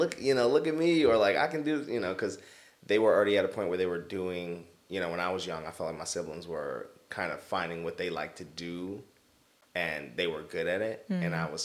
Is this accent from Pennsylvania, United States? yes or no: yes; Philadelphia, Pennsylvania, United States; I've been somewhere for, 4 years is, the longest since, growing up in Philly.